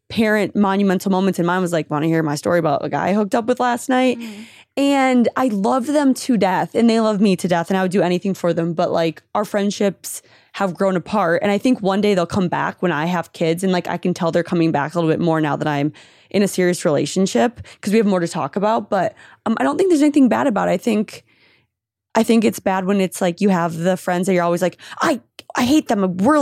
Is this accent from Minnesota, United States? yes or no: yes; Minnesota, United States; I grew up in Minnesota. I went to school in North Dakota.